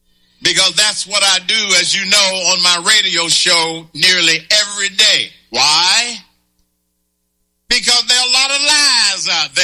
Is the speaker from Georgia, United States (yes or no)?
yes; Atlanta, Georgia, United States; I grew up in Atlanta, Georgia. I know what a racist looks like when I see one.